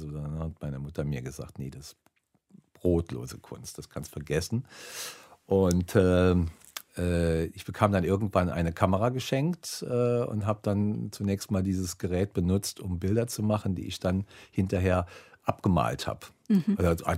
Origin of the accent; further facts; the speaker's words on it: Saarland, Germany; weil ich bin ja im Saarland groß geworden und im Saarland ist man ganz schnell ein renommierter Fotograf.